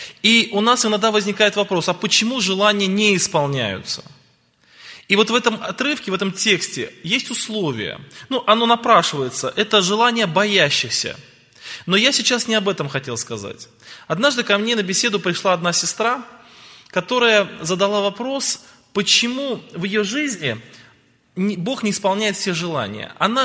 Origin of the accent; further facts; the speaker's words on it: Krasnodar Krai, Russia; я из Краснодарского края, из России.